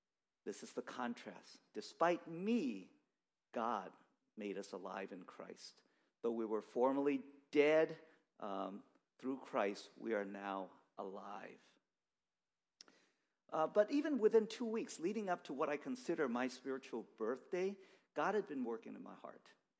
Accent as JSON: {"language": "English", "town": "San Francisco", "region": "California", "country": "United States", "tie": "born or raised there", "said": "I grew up primarily in the North Beach and Chinatown areas of San Francisco."}